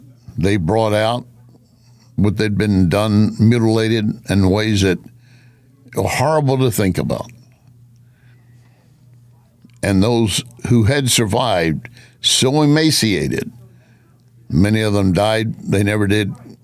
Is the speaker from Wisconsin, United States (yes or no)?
no; Texas, United States; I grew up in West Texas. I pointed that out to you before. Redneck oil field worker, West Texas, and proud of it. We lived in a mobile home. We moved repeatedly.